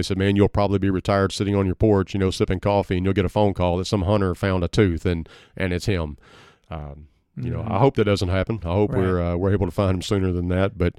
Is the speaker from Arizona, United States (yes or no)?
no; Arkansas, United States; I've grown up here, and I grew up in Southeast Arkansas.